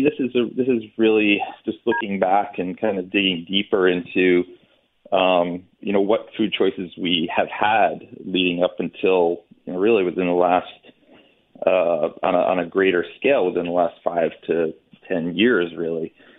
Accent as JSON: {"language": "English", "town": "Washington", "region": "Connecticut", "country": "United States", "tie": "born or raised there", "said": "I grew up in Litchfield County up in Connecticut, a small town, Washington, Connecticut."}